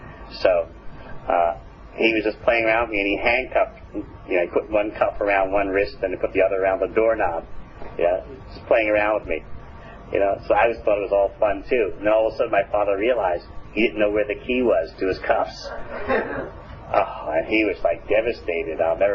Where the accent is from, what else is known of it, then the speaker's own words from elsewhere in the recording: New York City, New York, United States; moved away as an adult; now in New Zealand; I'm a refugee from New York City.